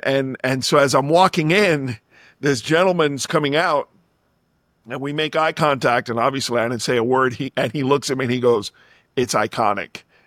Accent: Florida, United States; Considering I'm from Florida, I'm in Miami all the time. I just hadn't been to Fort Myers.

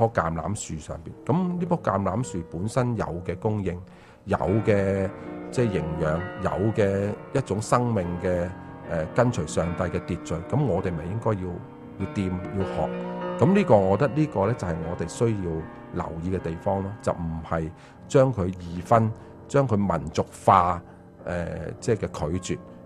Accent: China; 我系中国人，我梗系熟悉中国嘅嘢啦

